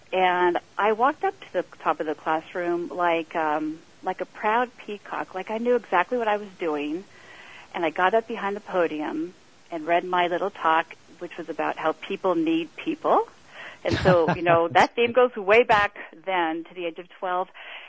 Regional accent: Los Angeles, California, United States; I grew up in Los Angeles, the suburbs of Los Angeles, and was a very quiet and shy girl.

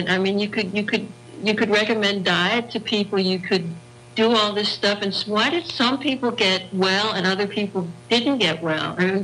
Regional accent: Bethesda, Maryland, United States; now in Copenhagen, Denmark; I now live in Copenhagen, Denmark, here in Europe, but I am an American, as you can hear, and I grew up in the United States. I actually grew up in Bethesda, Maryland, which is a suburb of Washington, D.C.

